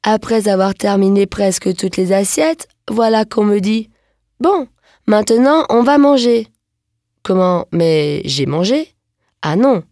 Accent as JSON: {"language": "French", "country": "France", "said": "Quand j'y pense, chez nous en France, cela se boit à la fin du repas."}